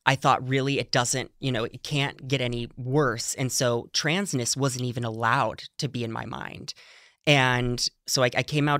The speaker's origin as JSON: {"language": "English", "town": "Alpine", "region": "California", "country": "United States", "tie": "born or raised there", "said": "The outskirts of San Diego."}